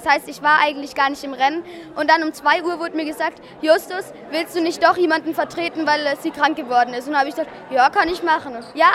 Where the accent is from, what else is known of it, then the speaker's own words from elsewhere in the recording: Schweinfurt, Bavaria, Germany; ich werde ungefähr in einem Monat 14. Und ich komme aus Schweinfurt, aber trete für Würzburg hier an.